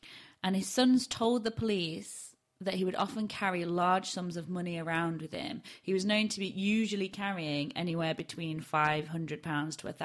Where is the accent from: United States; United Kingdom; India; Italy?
United Kingdom; Barnsley, Yorkshire and the Humber; accent: Yorkshire; I used to have a really broad Barnsley accent and I can't replicate it anymore